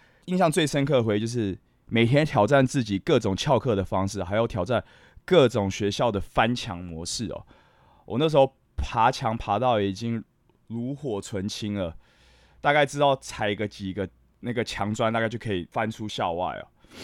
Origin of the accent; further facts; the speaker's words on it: Taiwan; 在我五年级的时候。我回来嘛，因为我父母亲希望我可以学习我的母语哦，让我至少可以写、可以看得懂中文，不要只是会说跟听哦。所以回到台湾